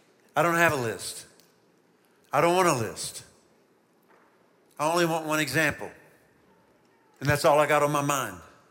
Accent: Oklahoma City, Oklahoma, United States; I don't say … I'm from Oklahoma City, and I'm sacred.

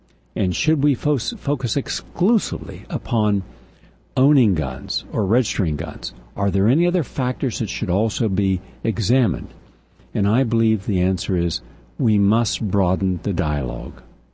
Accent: West Virginia, United States; when I was growing up in West Virginia, everyone I knew owned a gun.

